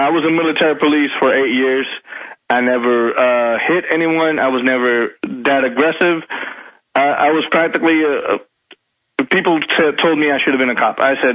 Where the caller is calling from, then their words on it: Fullerton, California, United States; Well, I'm here from California. I don't live too far along. Okay. From Fullerton.